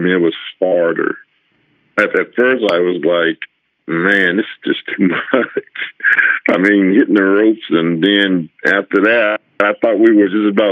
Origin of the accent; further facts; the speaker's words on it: Florida, United States; also born or lived in Kokomo, Indiana; I was born in Kokomo, Indiana. And I was raised in Florida, and it was a very rough, rough, rough upbringing.